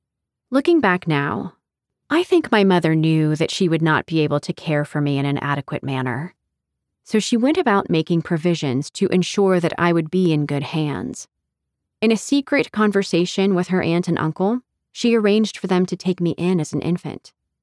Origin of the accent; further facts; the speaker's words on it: St. Thomas, U.S. Virgin Islands; I was born and raised on the Caribbean island of St. Thomas in the U.S. Virgin Islands. That's about 30 minutes away from Puerto Rico if you need a better frame of reference.